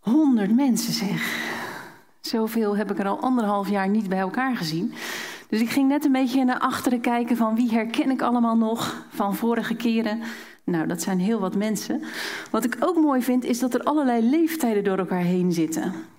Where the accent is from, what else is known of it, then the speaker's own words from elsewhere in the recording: Woerden, Utrecht, Netherlands; Ik kom zelf uit Woerden, een parousia-gemeente.